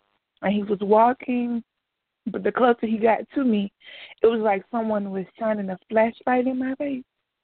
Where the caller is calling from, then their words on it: Georgia, United States; Shia, I'm calling from Georgia.